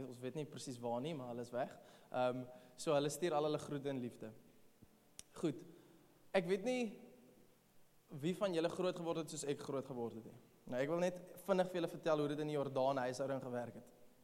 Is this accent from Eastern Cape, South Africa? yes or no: no; Stellenbosch, Western Cape, South Africa; Okay, ek kom uit Stellenbosch uit